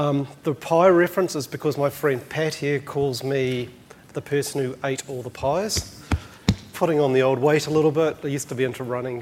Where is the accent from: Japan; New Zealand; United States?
New Zealand; I am a Kiwi.